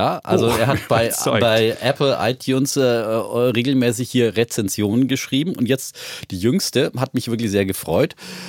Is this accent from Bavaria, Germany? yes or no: yes; Bavaria, Germany; wir Franken sagen uns halt beim Vornamen.